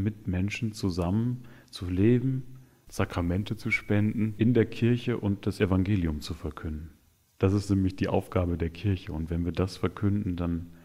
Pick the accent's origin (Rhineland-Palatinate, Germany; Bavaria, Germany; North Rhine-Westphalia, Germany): North Rhine-Westphalia, Germany; Ich komme ja aus dem Münsterland und bin dann erstmal schon katholisch sozialisiert.